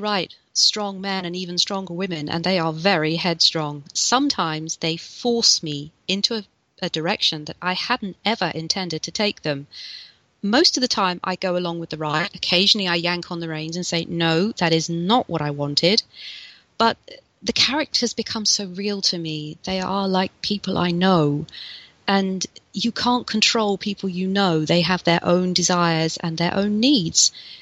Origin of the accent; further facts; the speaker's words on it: Bury St Edmunds, East of England, United Kingdom; it's based in my hometown of Bury St Edmunds in Suffolk, which is the most gorgeous medieval market town